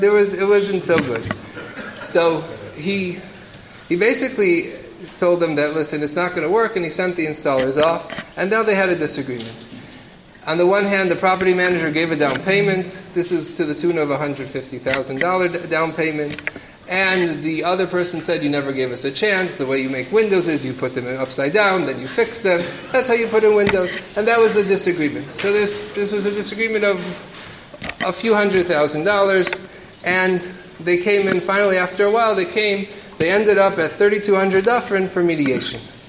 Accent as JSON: {"language": "English", "town": "Detroit", "region": "Michigan", "country": "United States", "tie": "born or raised there", "lives_now": "Canada", "said": "I didn't grow up in Canada. Where I grew up in Detroit. Victoria Day obviously didn't exist. I am Canadian."}